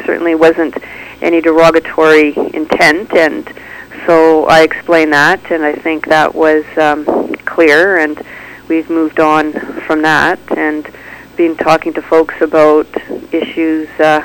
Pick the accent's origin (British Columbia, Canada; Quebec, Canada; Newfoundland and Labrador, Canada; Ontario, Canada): British Columbia, Canada; Langley; also born or lived in Nova Scotia / Manitoba; I was born in Langley, and raising in Canada, was in BC for about a year, then on the East Coast in Nova Scotia for a year, and northern Manitoba for about 10 years.